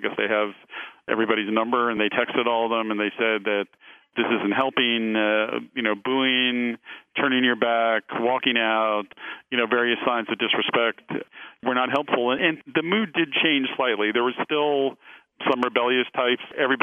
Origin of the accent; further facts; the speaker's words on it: Philadelphia, Pennsylvania, United States; I spent the whole week in Cleveland, and now I'm here in my hometown, Philadelphia. And we've had far many protesters here in Philadelphia.